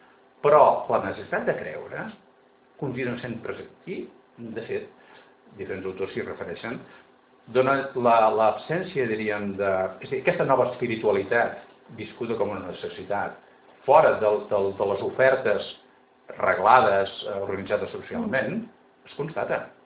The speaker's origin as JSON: {"language": "Catalan", "region": "Catalonia", "country": "Spain", "said": "jo també vinc de Vallès"}